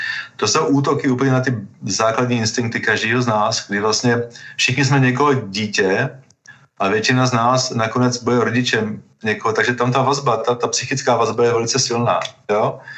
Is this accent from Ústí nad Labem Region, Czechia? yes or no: no; Kladno, Central Bohemian Region, Czechia; born there; můj otec Slovák, já jsem Čech, narodil jsem se v Čechách, na Kladně, jo … všichni říkají, že to musí být, tak to pochází asi z Maďarska nejspíš, protože ta rodina mého otce vlastně byli Slováci, ale byli to Maďaři